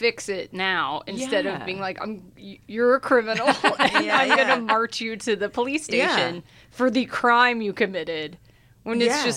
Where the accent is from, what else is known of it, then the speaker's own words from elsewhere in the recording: Atlanta, Georgia, United States; moved away; also born or lived in Los Angeles; Yeah, yeah. I grew up in Atlanta, Georgia, and then I moved here from L.A. I lived in L.A. for 13 years.